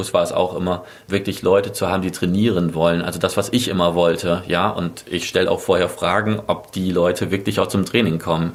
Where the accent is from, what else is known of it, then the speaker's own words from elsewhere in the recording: Bremerhaven, Bremen, Germany; also born or lived in Berlin; now in Mainz, Germany; Also ursprünglich komme ich aus Bremerhaven.